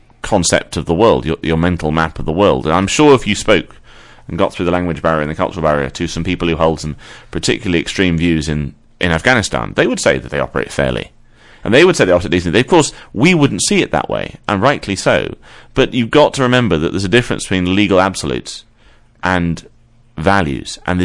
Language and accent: English; London, United Kingdom; And I was brought up in South London in the 80s